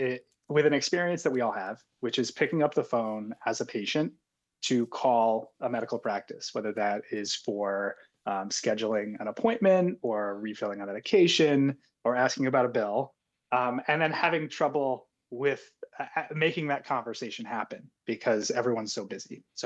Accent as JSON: {"language": "English", "region": "Vermont", "country": "United States", "tie": "born or raised there", "said": "Vermont is near and dear to me. I grew up here."}